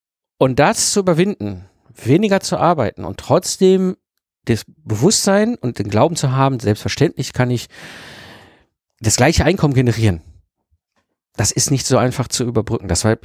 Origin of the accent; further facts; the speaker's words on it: North Rhine-Westphalia, Germany; ich bin ein Kind des Ruhrpotts, ich bin zwischen Kohle und Stahl groß geworden.